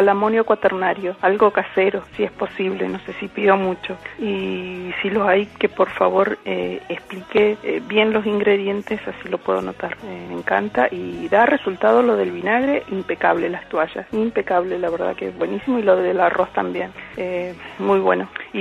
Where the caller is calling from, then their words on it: San Juan, Argentina; Hola, buen día. … de San Juan